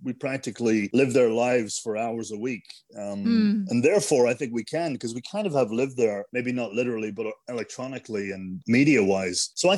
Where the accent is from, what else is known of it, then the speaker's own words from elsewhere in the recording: Scotland, United Kingdom; I'd obviously play the Highlander because I'm Scottish.